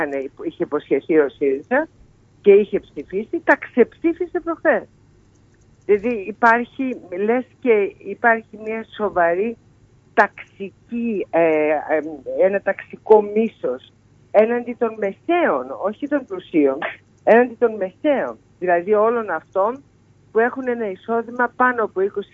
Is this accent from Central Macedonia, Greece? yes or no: no; Chania, Crete, Greece; Στην πατρίδα μου, ναι, επιτέλους, μετά από χρόνια.